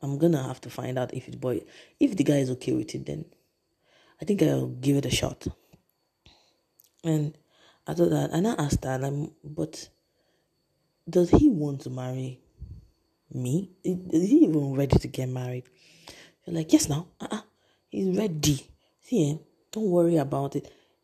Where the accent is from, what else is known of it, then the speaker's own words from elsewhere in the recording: Anambra, Nigeria; So, I'm from Anambra State. And Enugu and Anambra used to be the same. So, it's not quite far from each other. The Ubas are they're from Enugu State and I'm from Anambra State. So, all road led to Anambra, Oka to be precise